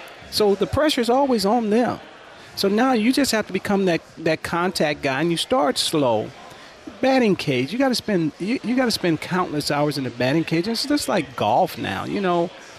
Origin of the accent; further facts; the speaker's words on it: Los Angeles, California, United States; I'm going to tell you. I grew up in Los Angeles, and I had, you know, I had a chance to watch, as Mike Ball slipping in, I had a chance to watch Koufax.